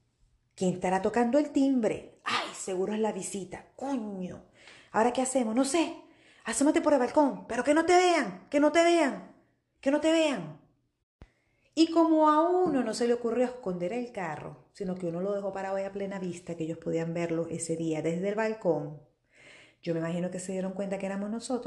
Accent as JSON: {"language": "Spanish", "country": "Venezuela", "tie": "born or raised there", "said": "Ustedes saben que, para ser más específicos, en mi época, creciendo en Venezuela, eso de la visita no requería mucho procedimiento formal, para nada."}